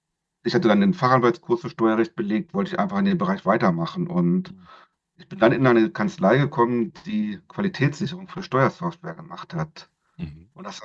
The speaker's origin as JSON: {"language": "German", "town": "Hanover", "region": "Lower Saxony", "country": "Germany", "also_born_or_lived": "Baden-Württemberg", "moved": "as an adult", "said": "Ich komme aus Hannover, habe hier Jura studiert"}